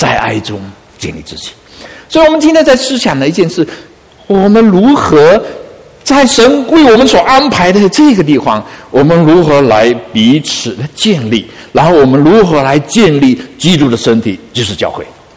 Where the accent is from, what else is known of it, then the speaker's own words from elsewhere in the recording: Fuqing, Fujian, China; 我们福建人也有讲闽南话的，福建的南边是闽南话，就是在我们福清都很多人讲闽南话啊。